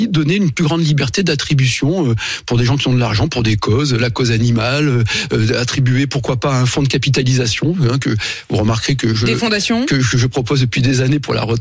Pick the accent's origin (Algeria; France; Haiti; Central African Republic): France; parce que, en tant que Français, c'est ce qui me préoccupe.